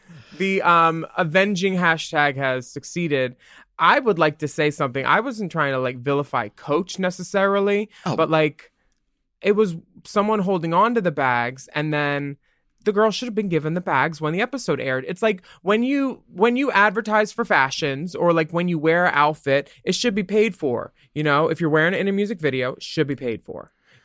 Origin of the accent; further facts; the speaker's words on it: United States; We're the American Queens. We're not the UK girls, but they are sickening.